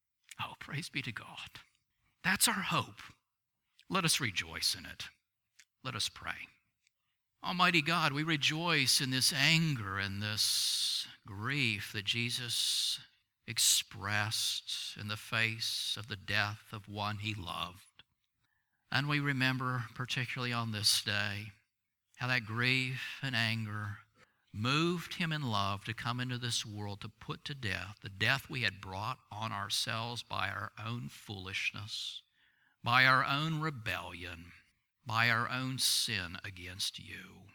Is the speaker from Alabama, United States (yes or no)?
yes; Alabama, United States; I know a man back in my hometown in Alabama